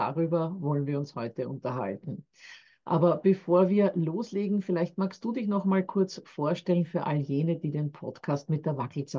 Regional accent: Austria; zumindest in Deutschland, bei uns in Österreich ist das erst im September

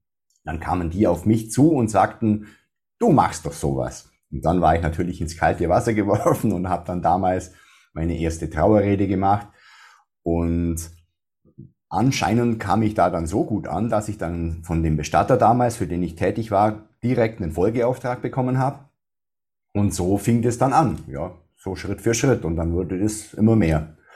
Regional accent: Baden-Württemberg, Germany; accent: Swabian; Ursprünglich komme ich ja aus dem Dialekt, auch aus dem Schwäbischen, hört man bestimmt noch ein bisschen raus.

